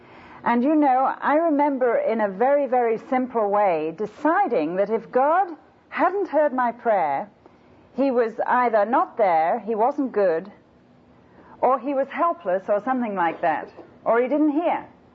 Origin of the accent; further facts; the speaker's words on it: Liverpool, North West England, United Kingdom; also born or lived in Lake District; Now, I grew up in the Lake District until the war was over, and then we came back to our home in Liverpool.